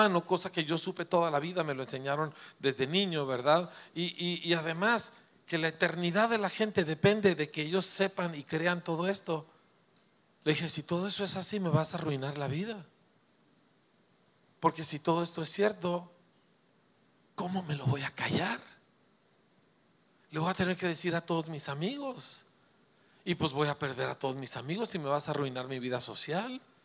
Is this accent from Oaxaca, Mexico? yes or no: no; Parral, Chihuahua, Mexico; Uy, pues me prendí un cohete porque soy de Parral, ¿me entiende?